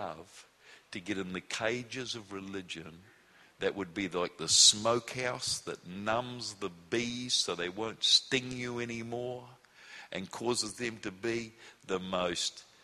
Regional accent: New Zealand; born there; I was born in New Zealand. We speak English.

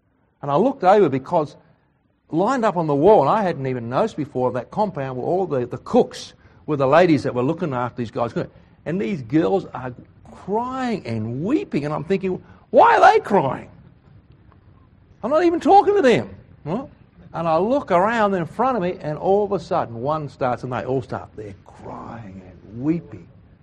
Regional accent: Australia; See, I'm Aussie, sorry, I don't know anything about BRA and all that stuff.

